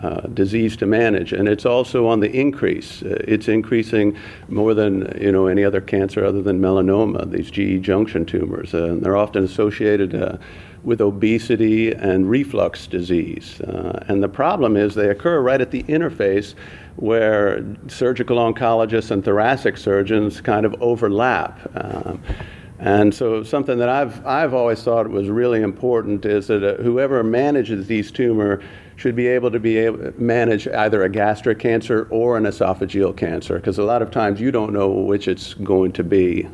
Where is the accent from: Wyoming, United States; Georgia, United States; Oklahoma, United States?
Oklahoma, United States; Vinita; I'm from a small town in northeastern Oklahoma initially, Vinita, Oklahoma. And I grew up in Oklahoma, went away to undergrad at the University of Notre Dame, and then came back to the University of Oklahoma for med school.